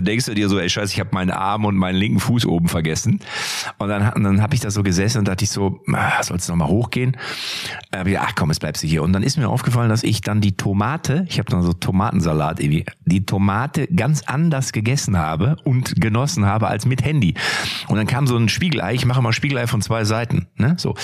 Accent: Lippstadt, North Rhine-Westphalia, Germany; so ein Fußballspiel in Lippstadt, in meiner Heimatstadt.

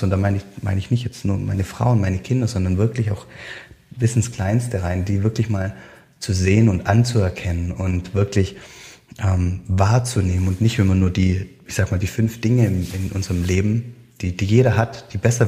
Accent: Baden-Württemberg, Germany; ja, wenn Familie mal kommt, dann ziehe ich wieder zurück in meine Heimat, was jetzt im Baden-Württemberg ist.

